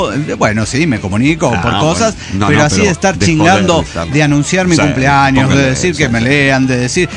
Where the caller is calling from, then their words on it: Leones, Córdoba, Argentina; Desde Leones, Córdoba, Argentina, y el ¡qué desastre!